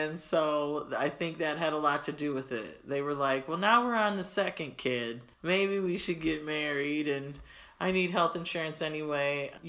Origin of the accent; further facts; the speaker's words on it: Eau Claire, Michigan, United States; I am 43 years old. I was born in Niles, Michigan, but only because it was the closest hospital. I was from Eau Claire, commonly known as Eau Claire, Michigan.